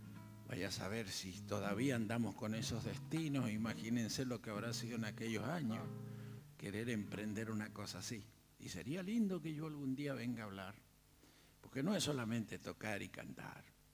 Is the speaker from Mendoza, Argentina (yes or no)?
yes; Tunuyán, Mendoza, Argentina; Mi pueblo Tunuyán en ese entonces era un pueblo que no tenía mucho más de 5.000, 7.000 habitantes. Hoy tiene 40 y pico mil habitantes, más de 30 bodegas y todo. Es una ciudad tremenda.